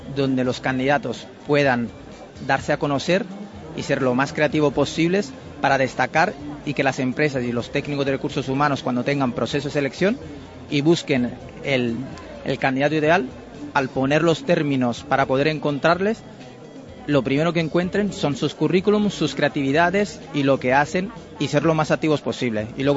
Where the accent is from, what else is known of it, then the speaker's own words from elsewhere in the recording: Italy; Spanish is a second language; yo por ejemplo soy italiano